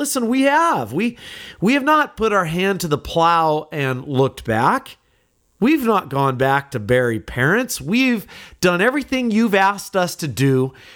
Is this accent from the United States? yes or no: yes; California, United States; In my hometown growing up in California, there was a guy there